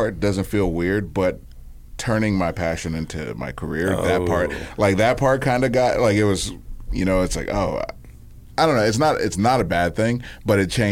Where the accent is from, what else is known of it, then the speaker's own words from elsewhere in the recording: Florida, United States; I think they had that in Florida. I grew up in Florida.